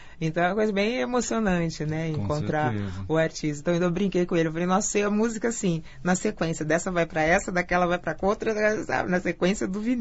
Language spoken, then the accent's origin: Portuguese; Campinas, São Paulo, Brazil; born there; Eu sou nascida em Campinas